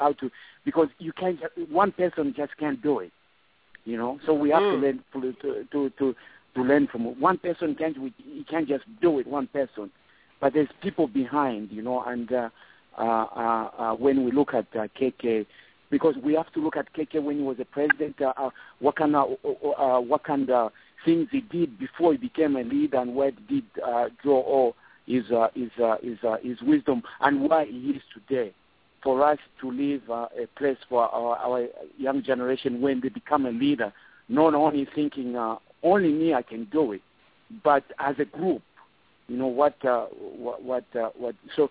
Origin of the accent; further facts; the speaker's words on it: Zambia; English is a second language; we are different tribes in Zambia. And especially in my country, you know, when you're growing up in Kwai, Mkwai